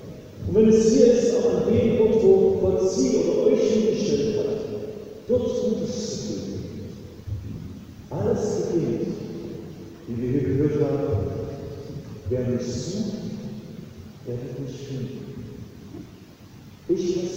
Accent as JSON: {"language": "German", "region": "Saxony", "country": "Germany", "tie": "born or raised there", "said": "aus einem kleinen Dorf in der Nähe von Dresden, wo ich groß geworden bin."}